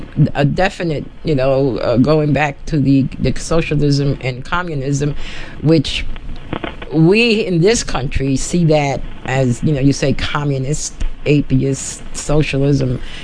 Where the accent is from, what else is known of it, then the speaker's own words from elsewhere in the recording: New York, United States; Now, I'm a lesbian, Puerto Rican, from New York, you know, who's come south, you know. I was born on the Lower East Side around the Jewish tradition, okay. Then we moved to Brooklyn, and I was with the Irish and the Italian